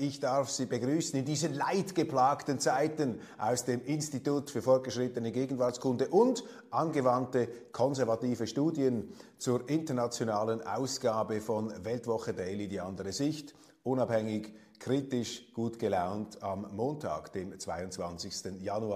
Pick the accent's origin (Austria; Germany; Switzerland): Switzerland; Und als Schweizer berührt mich dieser Vorgang als einigermaßen skurril, als seltsam.